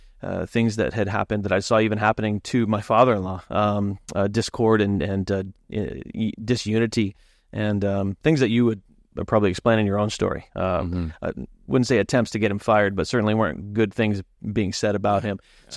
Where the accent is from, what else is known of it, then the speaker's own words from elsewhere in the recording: Maine, United States; you know, I grew up in Maine as a just a regular person